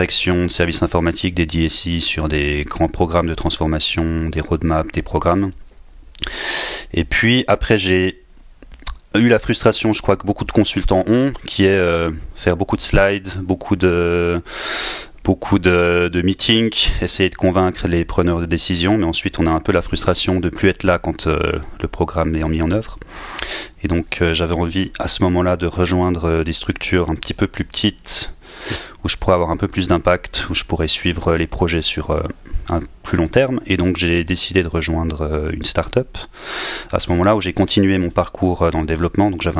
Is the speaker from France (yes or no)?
no; Switzerland; accent: Swiss; vous allez peut-être déceler un petit accent suisse. Donc, je suis suisse, j'ai grandi dans une région assez rurale au nord de la Suisse, pas très loin de Bâle, et puis j'ai fait mes études dans une école d'ingénieurs à Lausanne